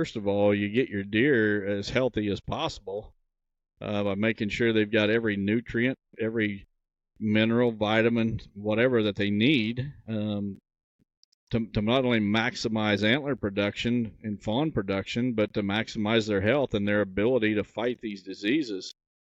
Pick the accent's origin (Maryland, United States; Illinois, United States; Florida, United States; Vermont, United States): Illinois, United States; if it was legal in my home state of Illinois, I would be doing everything I could.